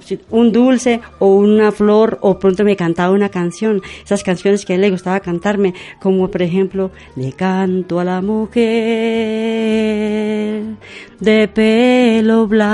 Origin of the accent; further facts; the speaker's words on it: Boyacá, Colombia; que llamamos en Boyacá porque soy de Boyacá y a mucho honor